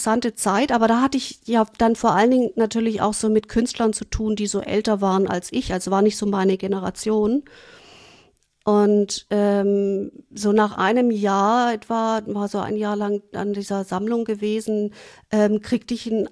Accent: Germany; Auf jeden Fall bin ich dann zurück nach Deutschland und wusste natürlich überhaupt nicht, wohin erstmal.

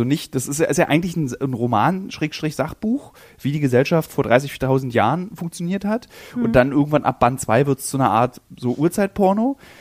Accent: Berlin, Germany; da muss ich jetzt tatsächlich mal auch als Berliner sagen

